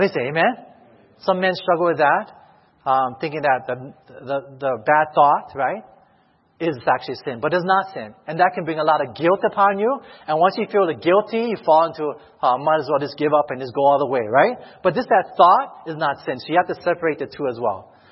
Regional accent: Hawaii, United States; You know, I'm from Hawaii. Beaches are everywhere.

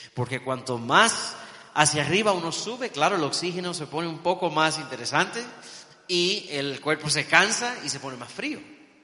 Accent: Miami, Florida, United States; born there; aunque nací en Miami, yo me bauticé en la iglesia adventista en el estado de Alaska.

